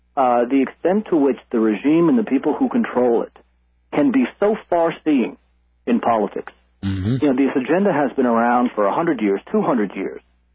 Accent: Pennsylvania, United States; In my home state of Pennsylvania, the government in Harrisburg has been forced to admit

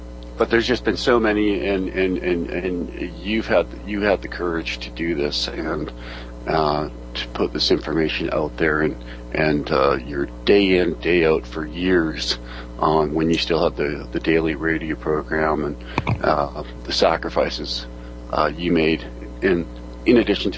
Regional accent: Germany; English is a second language; now in Canada; myself, I am German, but I'm also a Canadian citizen.

